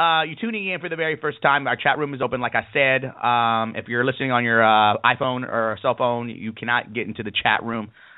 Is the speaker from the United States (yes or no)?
yes; Texas, United States; because I'm from Texas. And over here in Houston, it's buildings and hotness.